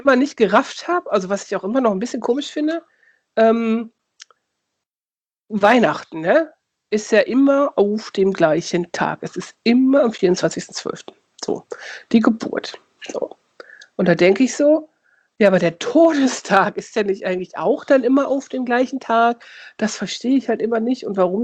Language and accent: German; Lower Saxony, Germany; Ich komme ja aus der Nähe von Osnabrück.